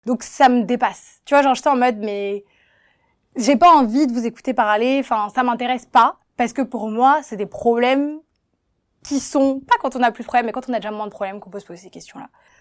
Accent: Douala, Littoral, Cameroon; mais j'ai grandi à Douala, j'ai vu de nombreux quartiers, de nombreuses réalités

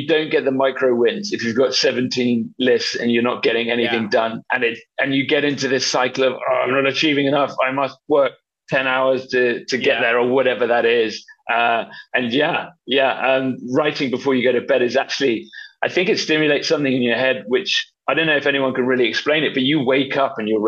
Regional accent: United Kingdom; Back in the day, and being a Brit, we're pretty good at drinking alcohol.

